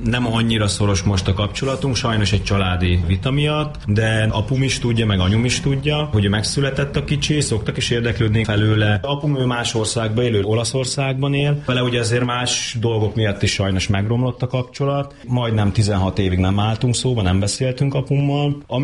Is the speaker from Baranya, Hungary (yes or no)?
yes; Pécs, Baranya, Hungary; annak ellenére, hogy mind a ketten mi pécsiek vagyunk